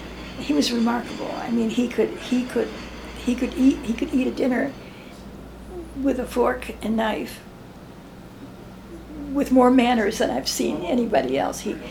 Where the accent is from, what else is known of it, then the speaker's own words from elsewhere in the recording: Boston, Massachusetts, United States; now in Ann Arbor, United States; I'm from Boston.